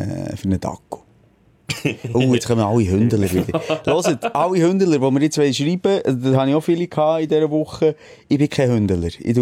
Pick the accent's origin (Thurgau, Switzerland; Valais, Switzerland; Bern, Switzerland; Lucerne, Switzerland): Bern, Switzerland; Ein Meeting, wo wir als Berner auf Zürich fahren.